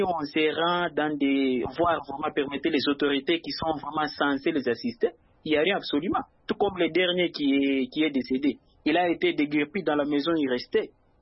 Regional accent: DR Congo; ici chez nous en RDC

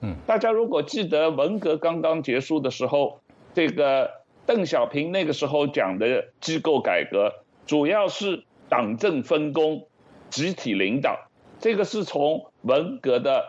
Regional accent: China; 我记得我小时候在中国读小学的时候，当红小兵的时候

